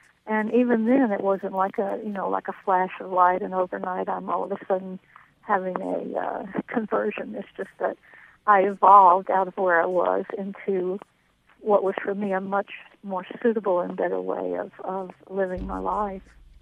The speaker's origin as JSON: {"language": "English", "region": "Deep South", "country": "United States", "tie": "born or raised there", "said": "I was raised in the Deep South, and my background is as a Southern Baptist."}